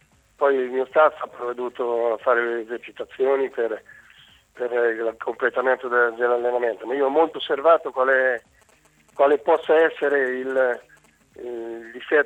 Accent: Ancona, Marche, Italy; perché sai che sono di Ancona e tengo questi colori.

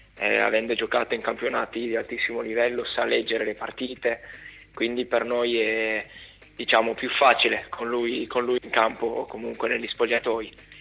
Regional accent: Piedmont, Italy; 21 sei... anni, vengo dalla provincia di Cuneo, in Piemonte, un paesino piccolino.

